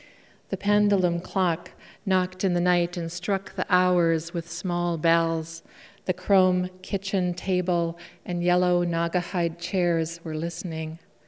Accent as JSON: {"language": "English", "town": "Duluth", "region": "Minnesota", "country": "United States", "also_born_or_lived": "Iron Range", "said": "I'm from Duluth, via the Iron Range in Minnesota."}